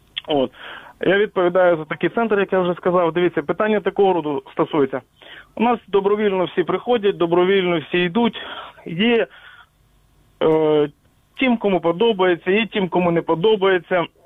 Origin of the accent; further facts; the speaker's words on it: Kyiv, Ukraine; я з Києва, і я колишній працівник МВД